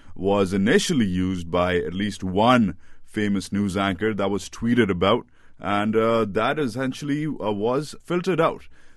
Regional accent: Karachi, Sindh, Pakistan; I grew up in Karachi.

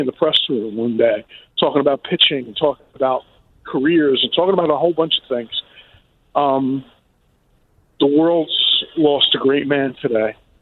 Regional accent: New York, United States; I mean, to me, growing up in New York, my four athletes that I revered were Tom Seaver, Joe Namath, Clyde Frazier, and Muhammad Ali.

